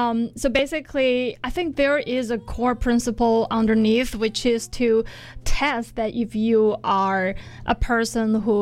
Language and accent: English; China; Well, that reminds me of an experience where I grew up in China.